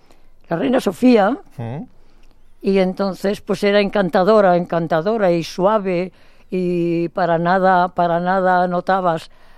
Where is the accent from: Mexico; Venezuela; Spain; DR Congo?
Spain; Barcelona, Catalonia; born there; also born or lived in Madrid